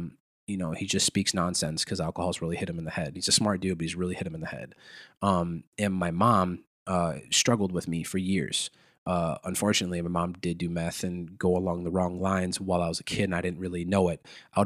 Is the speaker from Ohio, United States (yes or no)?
no; Prior Lake, Minnesota, United States; And then when I grew up in Prior Lake Savage area, that taught me the harsh realities of life